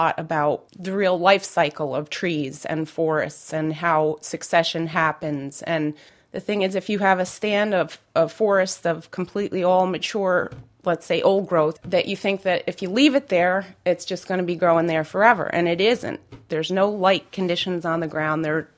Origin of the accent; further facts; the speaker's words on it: New York, United States; I'm a consulting forester in the Catskill Mountain regions of New York State. Well, I grew up in the Catskills, and I've always enjoyed being outside in the woods.